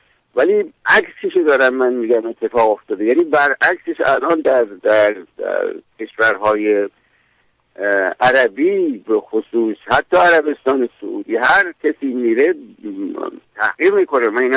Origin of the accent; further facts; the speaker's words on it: Iran; ولی به هر حال ما ایرانی هستیم